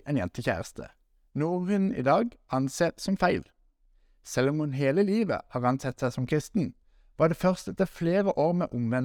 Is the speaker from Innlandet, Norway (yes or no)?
no; Agder, Norway; Jeg kommer fra Sørlandet, vet du.